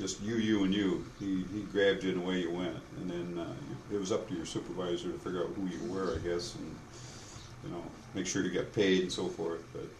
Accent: Lakeview, Michigan, United States; also born or lived in Blanchard / Edmore; I was born in Lakeview, Michigan. Kelsey Memorial Hospital. I was delivered by Dr. Kelsey himself. From there, I went to school at Lakeview, kindergarten. We moved to Blanchard and went to school there, second grade.

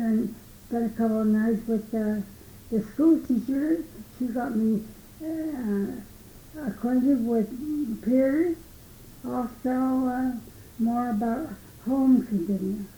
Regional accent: Waterbury, Connecticut, United States; I was born in Waterbury, Connecticut. August 14th, 1918. I was one of three children. My parents had a laundry in Waterbury, Connecticut.

